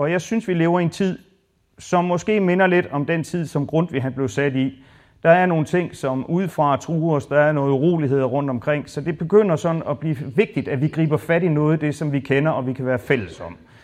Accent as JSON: {"language": "Danish", "town": "Haderslev", "region": "Region of Southern Denmark", "country": "Denmark", "said": "Jeg kommer selv fra Haderslev i Sønderjylland"}